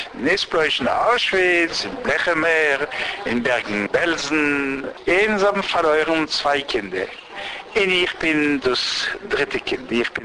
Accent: Brussels, Brussels-Capital Region, Belgium; born there; Ich bin geboren 47. Aber ich bin geboren du, in Belgien, in Brüssel.

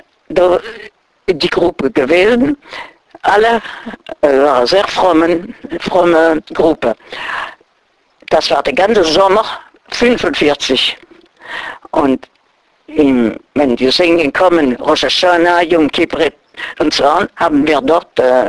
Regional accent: Strasbourg, Grand Est, France; born there; German is a second language; Ich bin geboren in Elsass, in Straßburg, in 1923.

